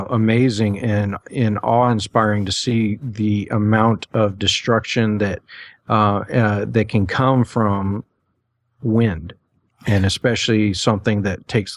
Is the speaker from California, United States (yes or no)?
yes; California, United States; I grew up in California, and it's I want to say 16 hours to go from the top of the state down to the bottom of the state.